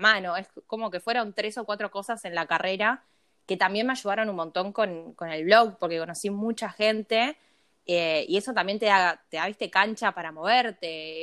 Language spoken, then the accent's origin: Spanish; Lomas de Zamora, Buenos Aires Province, Argentina; Soy de Lomas de Zamora, con Urba, ahí, y tengo 25 años.